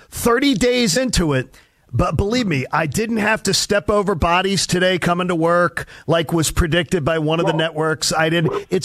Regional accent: Broomall, Pennsylvania, United States; We had the numbers from my home state in Pennsylvania the other day, and it's the street I grew up on in Broomall, Pennsylvania has a senior home

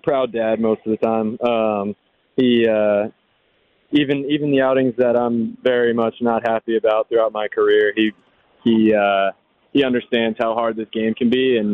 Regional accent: New Jersey, United States; That's mostly growing up in the New Jersey area, and my dad playing for the Yankees.

